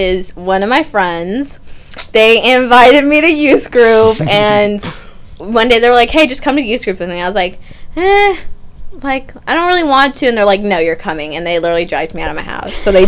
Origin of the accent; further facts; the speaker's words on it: Florida, United States; I am born and raised in Florida.